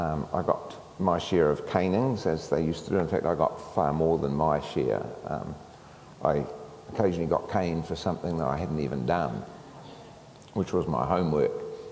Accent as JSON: {"language": "English", "town": "Christchurch", "region": "Canterbury", "country": "New Zealand", "moved": "yes", "said": "I am from Christchurch. I got out before the earthquakes. 30-something years before the earthquakes, I left town."}